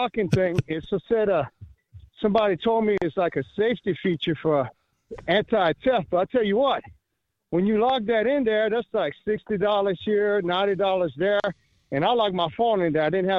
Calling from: Jeanerette, Louisiana, United States; I'm calling from Jenneret, Louisiana.

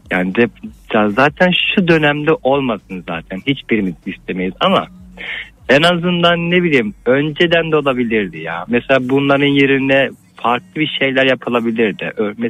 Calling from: Ankara, Turkey; Ankara'dan nasılsınız?

